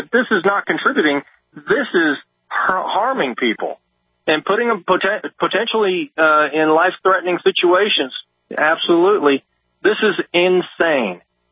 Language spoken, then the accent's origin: English; Missouri, United States; born there; I was born in Missouri.